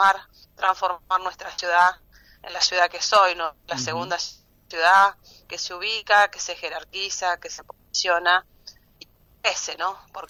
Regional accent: Plotier, Neuquén, Argentina; soy nacida y criada acá en Plotier, tengo una trayectoria como empleada municipal

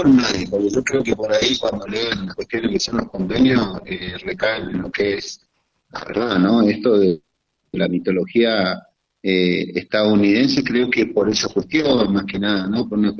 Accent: Neuquén, Argentina; información a nosotros como ciudadanos neuquinos primero, y después a la Argentina

